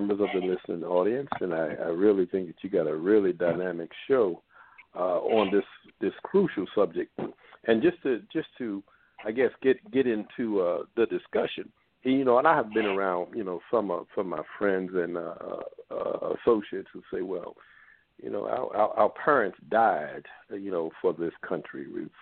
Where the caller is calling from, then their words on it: Baltimore, Maryland, United States; I'm calling from Baltimore, Maryland.